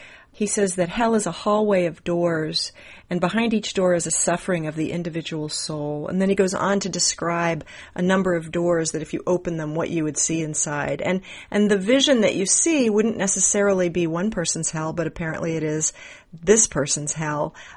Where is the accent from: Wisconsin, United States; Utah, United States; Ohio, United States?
Ohio, United States; Newark; I'm from Ohio. I'm from Newark, Ohio, which is just east of Columbus.